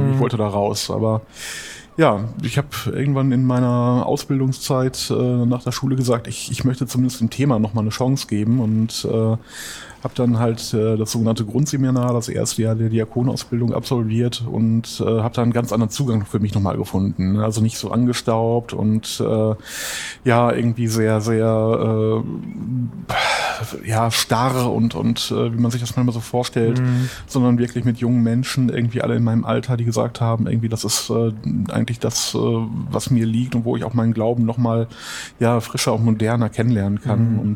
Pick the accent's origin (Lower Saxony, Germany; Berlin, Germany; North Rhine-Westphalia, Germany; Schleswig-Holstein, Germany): North Rhine-Westphalia, Germany; Bielefeld; now in Hamburg, Germany; Aber ursprünglich komme ich aus dem tiefsten Ostwestfalen-Lippe in Bielefeld.